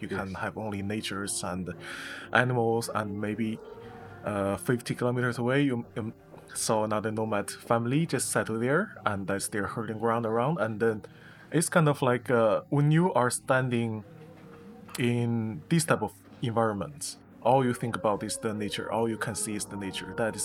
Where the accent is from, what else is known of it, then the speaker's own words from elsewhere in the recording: Mongolia; And it gives me a feeling that when I was in my hometown, when I go to the grassland, I do exactly the same thing.